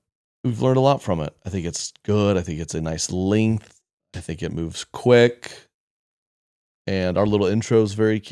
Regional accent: Oklahoma, United States; I come from Oklahoma. The streets, bro. The trenches. I come from the trenches.

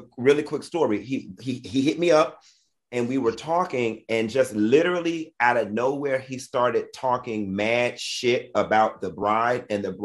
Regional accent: Miami, Florida, United States; you know, I'm from Miami

